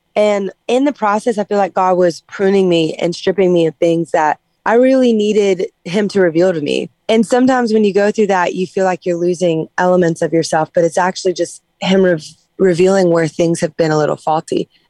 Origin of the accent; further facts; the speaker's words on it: Louisiana, United States; I'm from Louisiana, so about as far south as you can get in the scheme of it all.